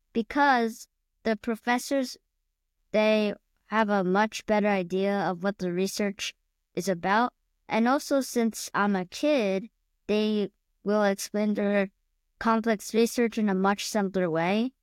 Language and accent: English; New York City, New York, United States; and I'm from New York City.